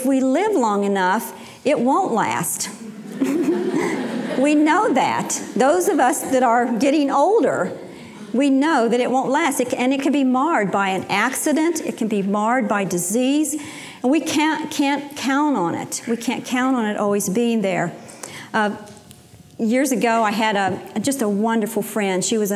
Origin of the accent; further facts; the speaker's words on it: West Virginia, United States; moved away as an adult; And then I married Chip, and we moved away from West Virginia. We moved to Texas.